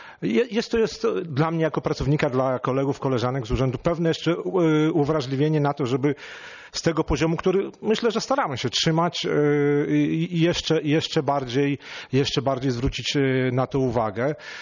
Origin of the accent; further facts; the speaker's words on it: Lublin Voivodeship, Poland; Ja sam i moja mama pochodzimy z miejscowości kilkanaście kilometrów od Chełma